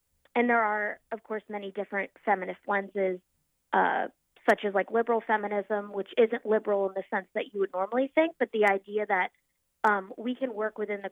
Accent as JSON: {"language": "English", "town": "Norfolk", "region": "Virginia", "country": "United States", "tie": "born or raised there", "said": "so I transferred to Old Dominion University, which is in my hometown of Norfolk, and I commute to school to finish out the rest of my bachelor's."}